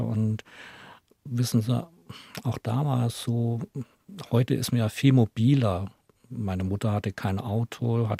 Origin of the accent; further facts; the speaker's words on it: Baden-Württemberg, Germany; da ich in Schwaben aufgewachsen bin auf der Ostalb, bin ich natürlich auch fließend Schwäbisch aufgewachsen. Und die dritte Sprache war für mich Hochdeutsch.